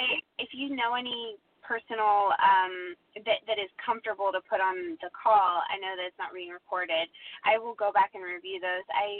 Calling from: Stamford, Florida, United States; I'm calling from Stamford, Florida.

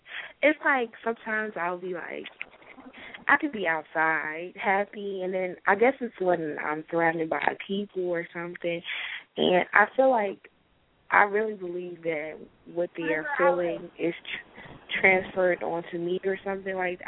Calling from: Atlanta, Georgia, United States; I'm calling from Atlanta.

